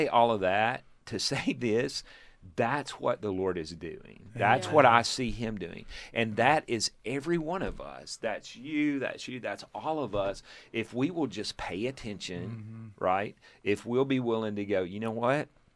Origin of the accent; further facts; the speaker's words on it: Texas, United States; He's like, hey, I'm from Texas. And we start talking. We grew up in the same area.